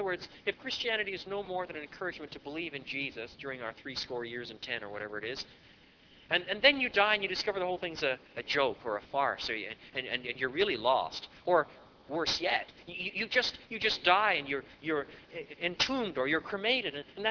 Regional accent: Canada; I'm a Canadian. You don't get early harvest and late harvest.

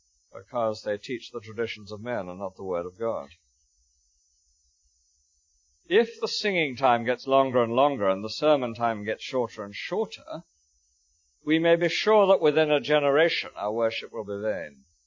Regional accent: United Kingdom; Well, I didn't actually fall down, because I'm British, remember, and inhibited.

